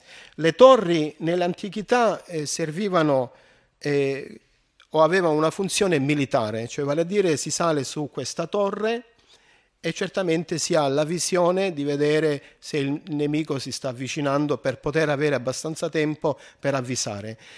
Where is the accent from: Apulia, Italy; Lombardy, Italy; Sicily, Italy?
Apulia, Italy; Nardò; io mi ricordo al mio paese Nardò, che c'è proprio vicino dove abitano i miei genitori